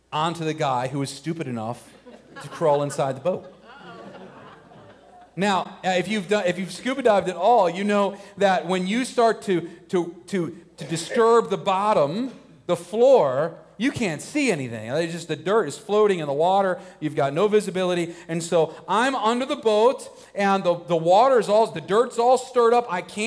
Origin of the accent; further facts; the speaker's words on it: Florida, United States; It's one of the things I miss about Florida. I grew up in South Florida, and I used to love scuba diving.